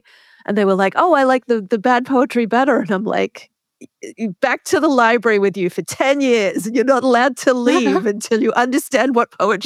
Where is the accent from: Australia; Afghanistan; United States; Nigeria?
Australia; Sydney, New South Wales; where I grew up in Sydney